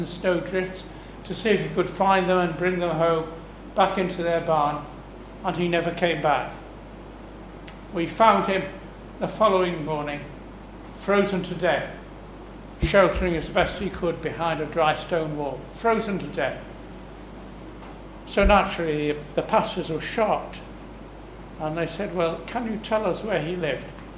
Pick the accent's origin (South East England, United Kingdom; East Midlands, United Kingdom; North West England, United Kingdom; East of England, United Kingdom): North West England, United Kingdom; Manchester; I know Wales well, being born and brought up in Manchester.